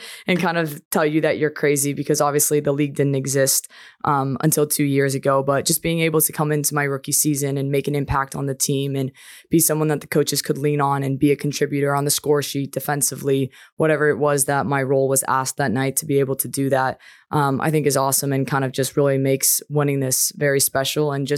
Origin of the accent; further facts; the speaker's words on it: Hermosa Beach, California, United States; I think I played 6 out of my 8 years of youth hockey in Southern California with the Junior Ducks.